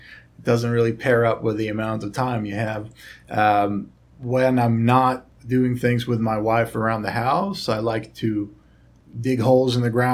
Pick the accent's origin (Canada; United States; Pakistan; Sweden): Sweden; English is a second language; because I'm from Sweden